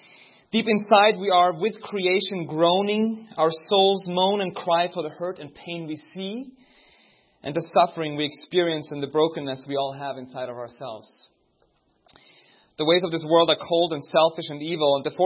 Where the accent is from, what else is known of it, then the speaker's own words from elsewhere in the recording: Austria; English is a second language; now in United States; Don't be distracted by my accent. I'm from Austria. I try to hide